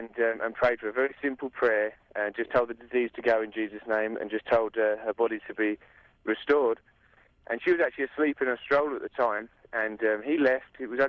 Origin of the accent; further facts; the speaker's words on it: England, United Kingdom; now in United States; Most people can guess by my accent. I'm not from the States. I'm from England originally.